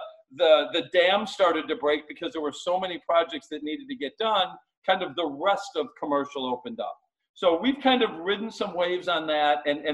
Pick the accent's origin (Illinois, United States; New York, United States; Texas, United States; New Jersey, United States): Illinois, United States; Chicago; I'm from Chicago. I talk a lot and I talk fast.